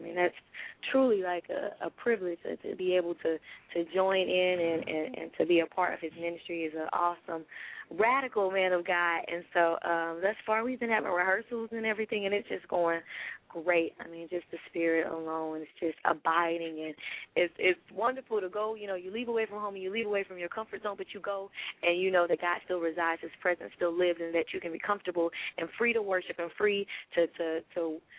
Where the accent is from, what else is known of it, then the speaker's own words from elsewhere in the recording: St. Louis, Missouri, United States; I'm from St. Louis, so that's a skip, hop, and jump away.